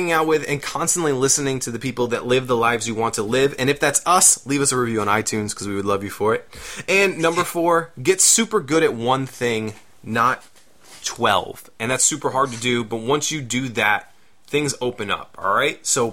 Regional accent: Florida, United States; this week comes from one of my favorite groups growing up in South Florida

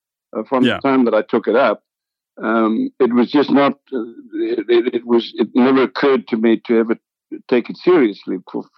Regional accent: Port Elizabeth, Eastern Cape, South Africa; We lived in Port Elizabeth, South Africa. I was at school there. From about the time when I was, let's say, 8 or 9 years old.

